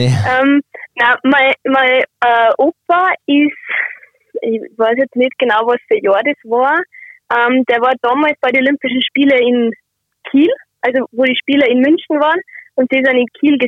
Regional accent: Austria; ich bin am Wolfgangsee aufgewachsen. Das ist wirklich direkt neben dem Yachtclub eigentlich.

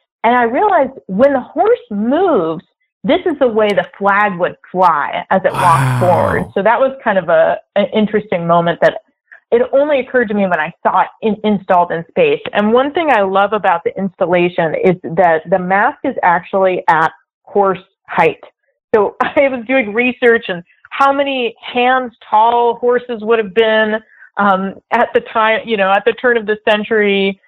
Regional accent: California, United States; So I come from the West Coast. I grew up in California

